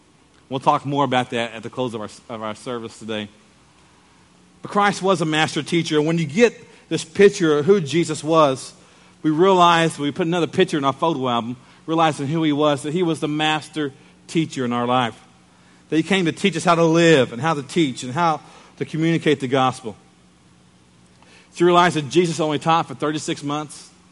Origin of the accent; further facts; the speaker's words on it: Muskogee, Oklahoma, United States; even today when I go back to Muskogee, my hometown, where I was raised